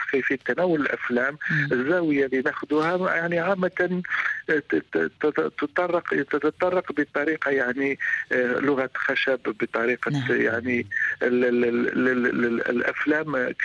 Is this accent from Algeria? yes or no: yes; Algeria; يعني كوني كمخرج جزائري